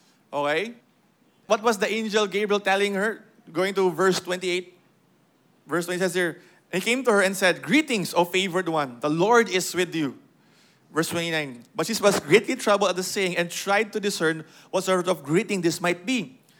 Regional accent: Philippines; since we grew up in the Philippines, we have a picture of who

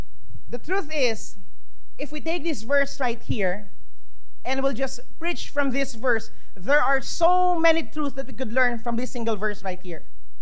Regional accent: Philippines; as a Filipino, you know, growing up in this nation

